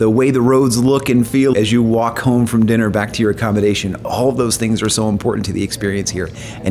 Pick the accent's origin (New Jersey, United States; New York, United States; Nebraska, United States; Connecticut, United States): New Jersey, United States; now in Montana, United States; and I'm from New Jersey, to be totally honest, but I really would find it true that Montanans are the greatest, most hospitable people